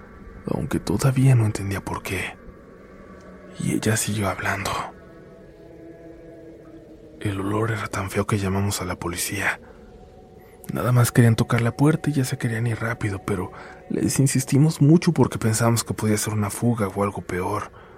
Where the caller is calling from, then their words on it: Colombia; solo diré que soy de Colombia y vivo en un pueblo.